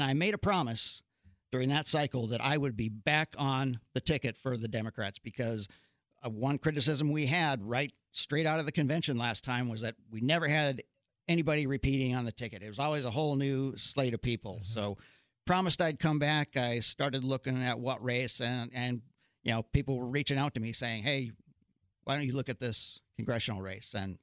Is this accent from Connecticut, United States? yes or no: no; Velva, North Dakota, United States; Yeah, I grew up in Velva. I joined the Navy out of high school.